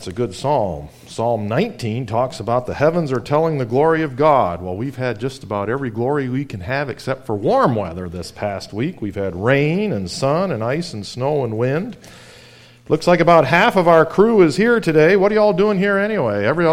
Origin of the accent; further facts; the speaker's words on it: New York, United States; when I was in the youth group at our church growing up in New York